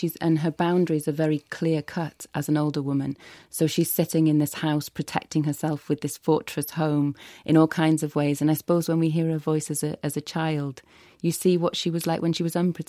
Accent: Wales, United Kingdom; I am Welsh, my father's Welsh, was brought up in North Wales

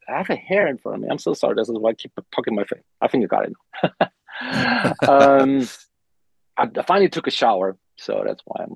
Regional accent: Germany; moved away; I'm from Germany, obviously. I moved to LA first, and I was in LA for a couple of years. Then I moved to Vegas. I was in Vegas for 6 years.

